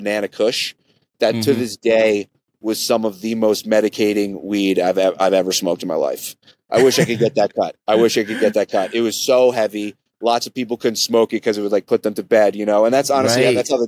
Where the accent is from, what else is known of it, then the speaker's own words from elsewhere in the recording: New York, United States; Luckily, growing up in New York, there was a pretty big market